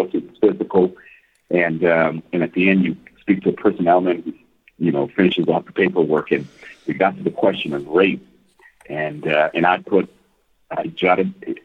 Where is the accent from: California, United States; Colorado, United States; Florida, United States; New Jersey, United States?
California, United States; Los Angeles; Obviously, growing up in East L.A., it is political.